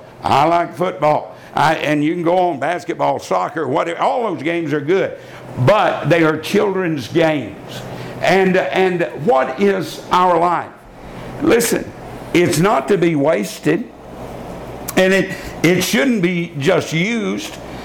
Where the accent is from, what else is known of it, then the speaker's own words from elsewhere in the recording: Borger, Texas, United States; we want you to come to Borger. That's my hometown, about 50 miles from Amarillo.